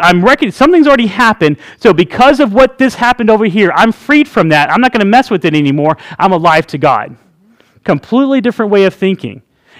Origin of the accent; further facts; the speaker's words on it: Texas, United States; Now, I'm from Texas, and that means, hey, we reckon it's done.